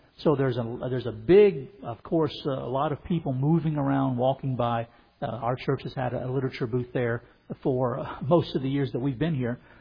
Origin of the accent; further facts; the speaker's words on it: Kentucky, United States; it really was a pivot because I'm not a city kid. I'm from Kentucky myself.